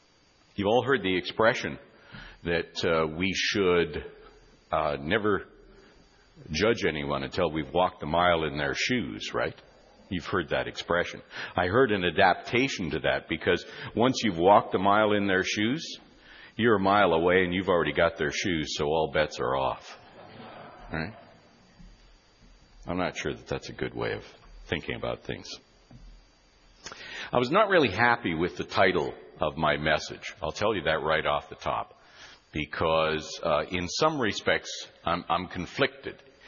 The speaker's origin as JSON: {"language": "English", "town": "North Battleford", "region": "Saskatchewan", "country": "Canada", "tie": "born or raised there", "said": "I can remember when I was a youngster growing up in North Battleford"}